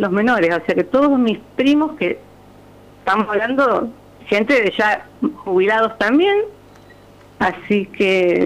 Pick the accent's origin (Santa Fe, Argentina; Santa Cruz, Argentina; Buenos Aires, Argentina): Santa Fe, Argentina; San Lorenzo; Yo soy de San Lorenzo. Toda mi vida viví en calle Catamarca, el 500.